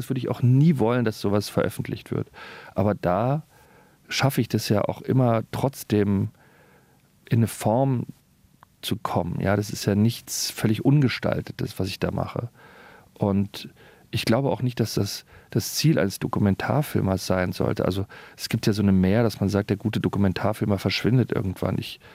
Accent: Berlin, Germany; Berlin, ich bin ja Berliner, empfinde ich ganz anders.

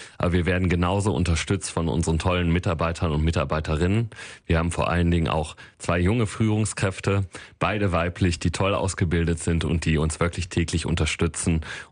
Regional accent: Wuppertal, North Rhine-Westphalia, Germany; born there; also born or lived in Hamburg; Absolut, ich bin 1982 hier in Wuppertal geboren, in der Landesfrauenklinik, wie viele andere Wuppertaler auch. Und ich liebe diese Stadt. Ich habe in Hamburg studiert, kam aus Hamburg wieder

